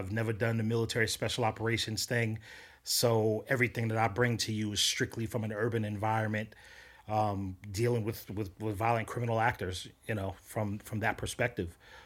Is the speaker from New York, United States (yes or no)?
yes; Bronx, New York, United States; You know, I'm a product of a hostile environment, born and raised in the Bronx, got my introduction to guns and violence very early